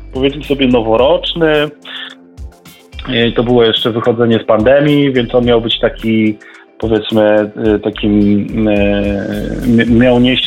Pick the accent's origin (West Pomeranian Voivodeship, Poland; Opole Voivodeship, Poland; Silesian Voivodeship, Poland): West Pomeranian Voivodeship, Poland; Szczecin; Ja, jak wiesz, jestem ze Szczecina, więc, że tak powiem, mój zespół powstał tutaj z moich przyjaciół szczecińskich